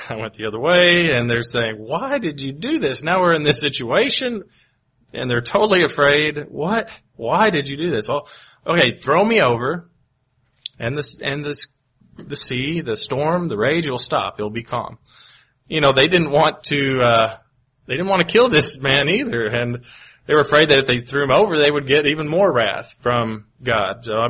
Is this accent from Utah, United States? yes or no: no; Kentucky, United States; Or even growing up in Kentucky, Land Between the Lakes, which is one of the largest man-made lakes.